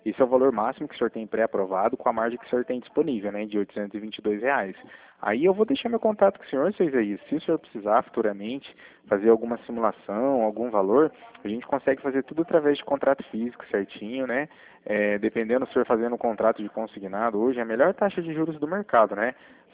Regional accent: Cornélio Procópio, Paraná, Brazil; Eu sou de Cornélio Procópio, aqui do Paraná, né?

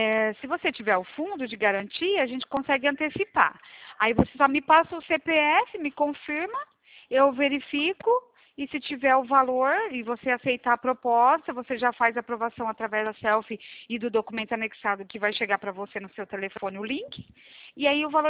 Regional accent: Presidente Prudente, São Paulo, Brazil; Eu sou de Presidente Prudente

